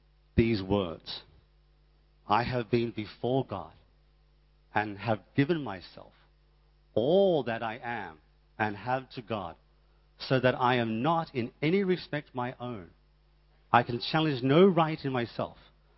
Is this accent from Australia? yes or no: yes; Australia; I'm Australian. I'm a Westerner. I'm a Western person.